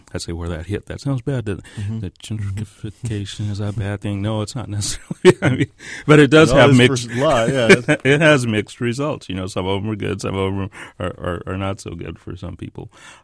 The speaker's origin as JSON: {"language": "English", "region": "New Mexico", "country": "United States", "tie": "born or raised there", "said": "But, you know, I grew up in New Mexico, so I'm accustomed to being in a very small minority"}